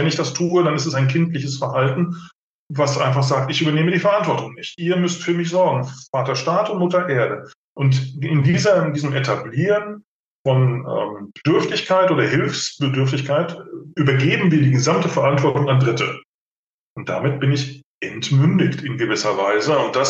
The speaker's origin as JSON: {"language": "German", "town": "Bensheim", "region": "Hesse", "country": "Germany", "said": "Ich bin ja so ein Landei. Ich komme aus Bensheim und fahre mit dem Auto, weil ich nämlich hier Güterzug fahre."}